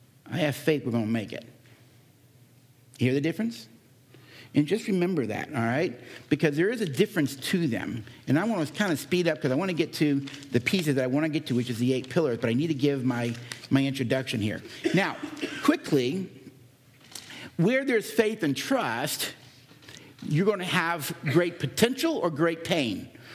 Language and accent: English; Florida, United States; I'm from Florida. And we have two people visiting our state.